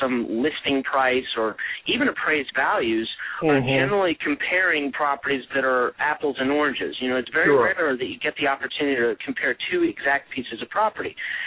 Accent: Charlotte, North Carolina, United States; I've grown up in the Charlotte, North Carolina area and had traveled around and lived in various other places in my upbringing. But I call Charlotte home now.

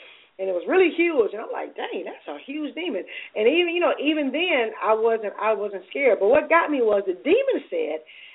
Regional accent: Alabama, United States; I think I said this, my home state, Alabama.

